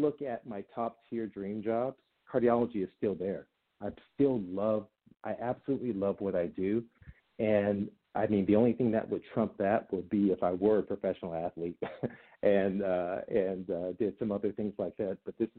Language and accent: English; Compton, California, United States; I remember, of course, as a kid growing up in Compton in L.A.